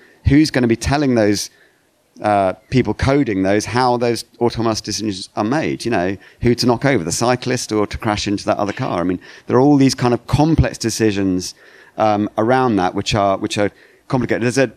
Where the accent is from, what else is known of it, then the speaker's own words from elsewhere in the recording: Sheffield, Yorkshire and the Humber, United Kingdom; born there; I was born in Sheffield, but I grew up in a kind of near a coal mining village.